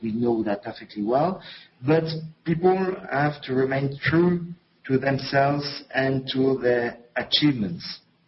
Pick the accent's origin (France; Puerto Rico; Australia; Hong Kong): France; accent: French; English is a second language; and thank you for having put with my French accent.